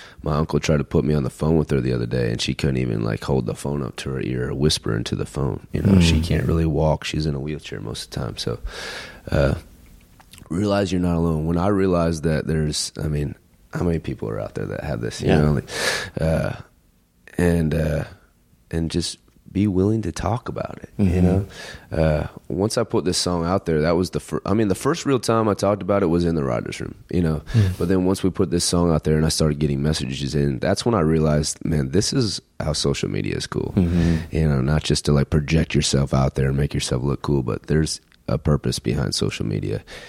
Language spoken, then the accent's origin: English; Iowa, United States; And so we came through Iowa, my home state, and we were opening up for